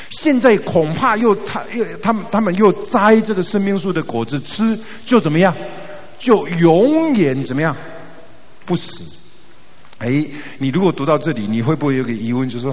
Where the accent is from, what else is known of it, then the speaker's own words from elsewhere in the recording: Taiwan; 因为呢这个我们台湾人唱的时候可能会觉得很奇怪